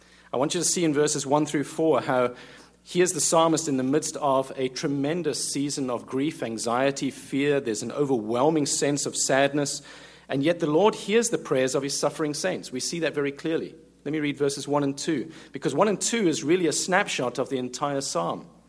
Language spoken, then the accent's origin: English; South Africa; moved away as an adult; now in United States; 5 years ago now, we came in here from South Africa to the United States.